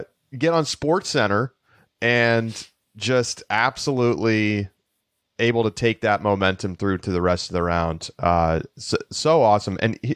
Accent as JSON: {"language": "English", "region": "New Mexico", "country": "United States", "said": "I'm from New Mexico."}